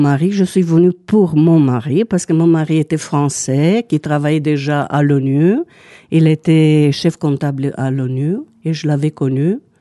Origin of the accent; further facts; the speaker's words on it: Bucharest, Romania; French is a second language; Bien sûr, je suis née à Bucarest, je vivais, j'ai fait tous mes études